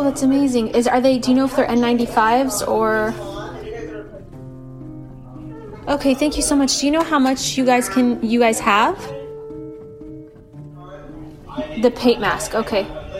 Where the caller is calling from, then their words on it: London, United Kingdom; I'm calling from London.